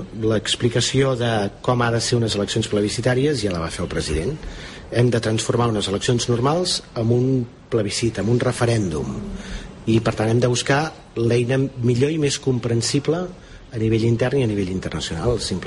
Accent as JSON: {"language": "Catalan", "town": "Terrassa", "region": "Catalonia", "country": "Spain", "said": "faig molta propaganda al meu poble de Terrassa"}